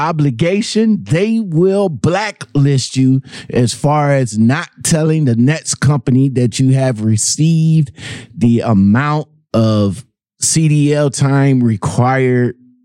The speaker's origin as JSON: {"language": "English", "region": "Ohio", "country": "United States", "said": "You know we're from Ohio, right?"}